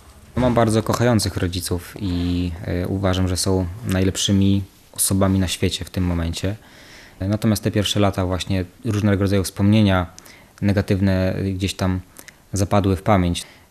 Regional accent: Zamość, Lublin Voivodeship, Poland; Bo przestrzeń, w której się tutaj znalazłem, trzyma mnie bardzo, czyli moje rodzinne miasto Zamość, w którym realizuję projekty.

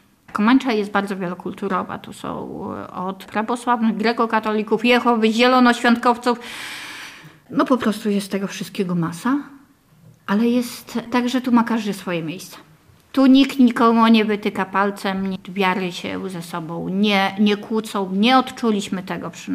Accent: Tomaszów Lubelski, Lublin Voivodeship, Poland; ja nie jestem z Warszawy. Ja jestem z Roztocza, z Tomaszowa Lubelskiego. Małe miasteczko. Teraz już inaczej wygląda niż jak się stamtąd wyprowadzałam.

